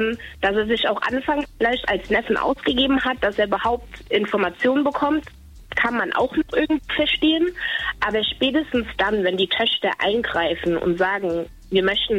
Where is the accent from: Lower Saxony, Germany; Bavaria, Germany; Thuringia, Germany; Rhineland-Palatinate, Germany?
Rhineland-Palatinate, Germany; Bad Kreuznach; ich komme selbst aus Bad Kreuznach. Mhm. Und Bad Kreuznach ist keine große Stadt.